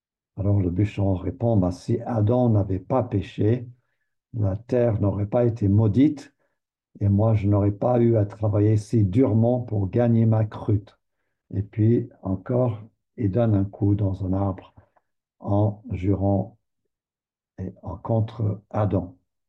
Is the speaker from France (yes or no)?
no; Canada; Il y avait un bûcheron, on va dire dans le nord du Canada, je viens du Canada.